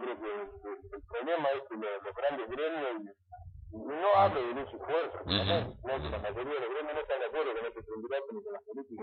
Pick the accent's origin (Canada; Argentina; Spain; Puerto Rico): Argentina; y soy argentino